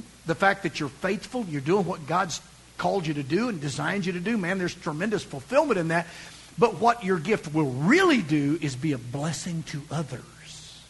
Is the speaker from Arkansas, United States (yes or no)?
yes; Van Buren, Arkansas, United States; growing up in Van Buren